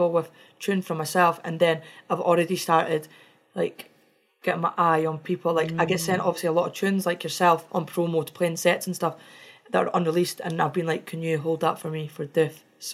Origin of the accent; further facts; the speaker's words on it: Scotland, United Kingdom; Because I'm Scottish.